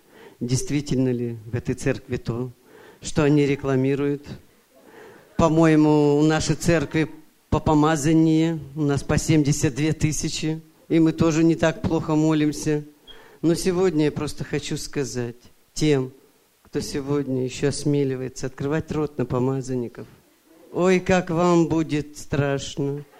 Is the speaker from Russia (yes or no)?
no; London, United Kingdom; я из Лондона.